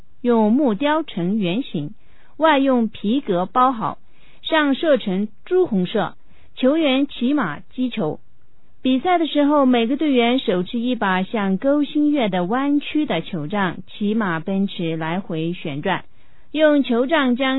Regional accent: Derong, Sichuan, China; 这里是我家乡康南德荣地区的打法，我小时候经常爱玩的一种民间体育

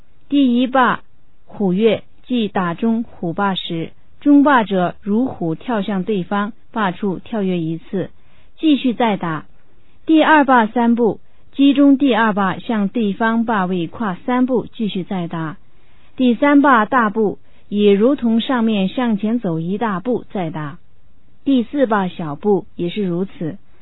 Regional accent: Derong, Sichuan, China; 这里是我家乡康南德荣地区的打法，我小时候经常爱玩的一种民间体育

